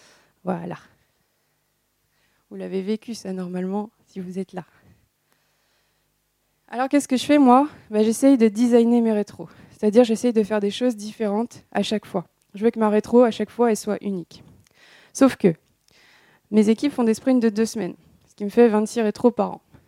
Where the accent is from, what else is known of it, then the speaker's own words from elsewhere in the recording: Nantes, Pays de la Loire, France; Donc, je viens de Nantes.